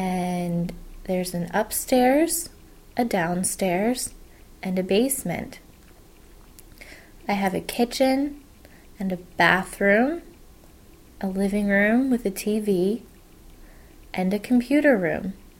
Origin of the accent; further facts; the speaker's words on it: Baltimore, Maryland, United States; I come from Baltimore, Maryland, in the United States of America. I live in the suburbs of Baltimore City.